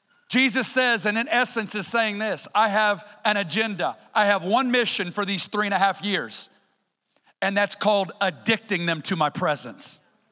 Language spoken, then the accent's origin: English; Kansas City, Missouri, United States; I'm from Kansas City.